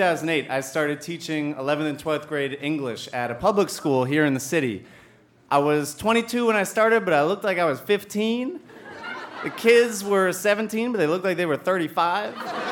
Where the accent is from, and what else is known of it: Long Island, New York, United States; born or raised there